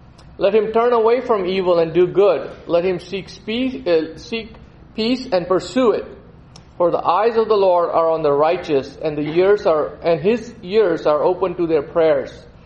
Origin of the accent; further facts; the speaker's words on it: India; now in Colorado Springs, United States; I was born and raised in India, and I moved to the U.S. about 25 years ago, and most of that time I spent in Colorado Springs.